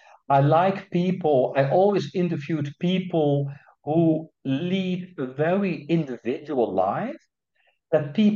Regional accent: Netherlands; English is a second language; So I lived in a very small village nearby the sea in the Netherlands.

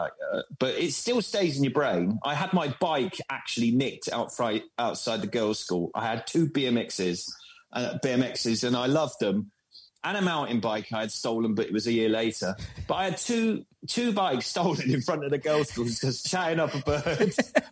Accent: Bournemouth, South West England, United Kingdom; accent: London and Bournemouth mix; also born or lived in Croydon; Our family was always back and forth between Croydon and Bournemouth. My accent is actually a mixture between London and Bournemouth.

